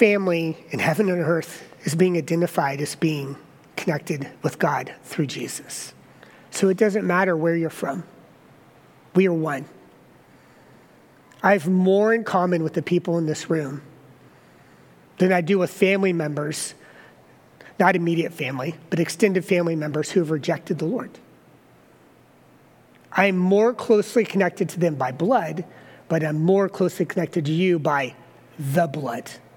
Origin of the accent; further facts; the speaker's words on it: South Carolina, United States; born there; I was born in South Carolina.